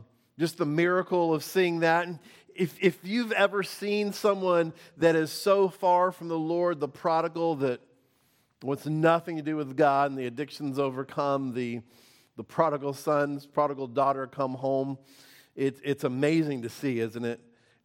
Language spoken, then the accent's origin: English; the South, United States; because I grew up in the South and I had to dress up a little bit.